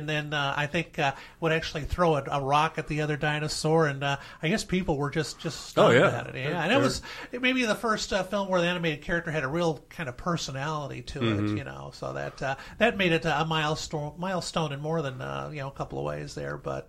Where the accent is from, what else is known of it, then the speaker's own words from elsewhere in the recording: Benton, Illinois, United States; I remember seeing it in my hometown theater, the Capitol Theater in Benton, Illinois.